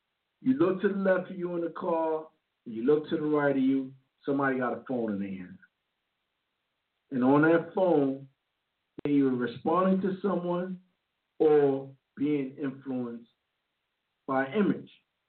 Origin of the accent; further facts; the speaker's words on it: United States; probably get me deported, and I'm American.